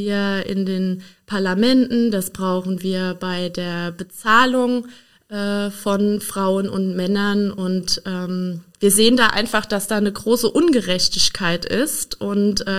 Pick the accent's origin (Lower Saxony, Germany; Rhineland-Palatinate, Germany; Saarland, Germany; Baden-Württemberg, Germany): Rhineland-Palatinate, Germany; ich bin Pfälzerin. Ich komme aus dem Donnersbergkreis. Es ist eine wirklich sehr ländliche Region und mit vielen kleinen Dörfern sehr idyllisch. Ich lebe da im Prinzip mein ganzes Leben lang und habe da jetzt auch mit meiner Familie sozusagen ein Zuhause gefunden.